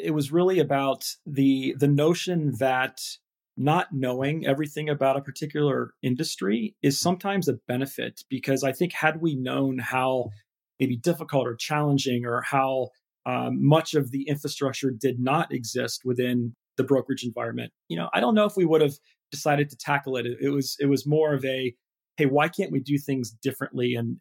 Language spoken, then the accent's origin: English; Ohio, United States; also born or lived in Michigan / London; life in Ohio is, it's a great place to grow up. And I quickly left Ohio and went to Michigan up north and studied computer engineering there and then took a big jump and moved over to London for a couple years